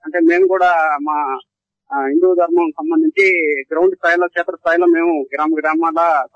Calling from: Nellore, Andhra Pradesh, India; నమస్తే అండి, నేను నెల్లూరు నుంచి

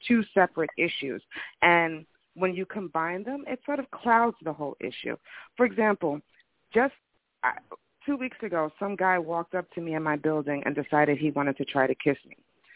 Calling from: New Jersey, United States; I'm calling from Jersey.

